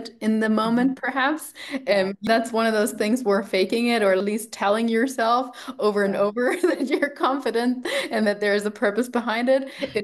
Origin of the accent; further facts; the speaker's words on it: Germany; I grew up in Germany, and there, at least when I grew up there